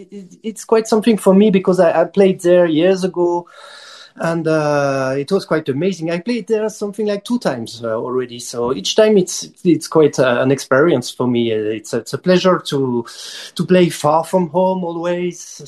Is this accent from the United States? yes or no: no; France; English is a second language; obviously I'm not Jamaican, I'm not from the UK neither, and I'm from France, so probably, I'm sure of that, I have this a specific way to produce and to play this music